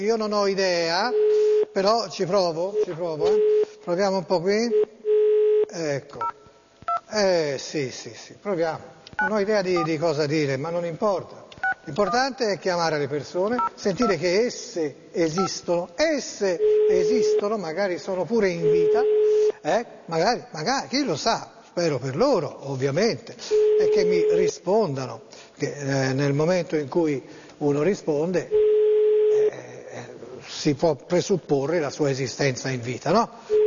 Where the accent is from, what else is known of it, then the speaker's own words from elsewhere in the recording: Florence, Tuscany, Italy; sono fiorentino, sono nato a Firenze, abito a Firenze.